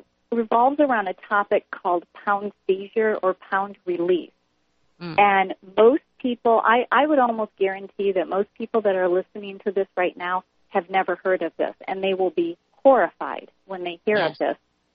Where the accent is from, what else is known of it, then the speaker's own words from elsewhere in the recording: Michigan, United States; I've been involved in trying to ban this in my home state of Michigan for going on 12 years now.